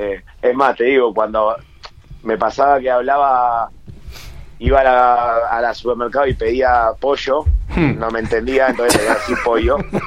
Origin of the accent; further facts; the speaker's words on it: Buenos Aires Province, Argentina; Soy de Buenos Aires, no soy porteño, porque porteños son los de Capital Federal, yo soy del Gran Buenos Aires, alrededor de la capital.